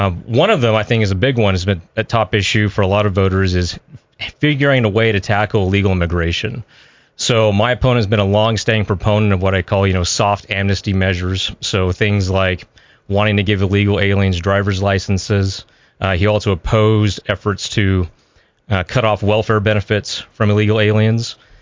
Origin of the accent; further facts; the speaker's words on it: Pocatello, Idaho, United States; Yeah, so born and raised in Pocatello, so here in Idaho. I graduated from Pocatello High School.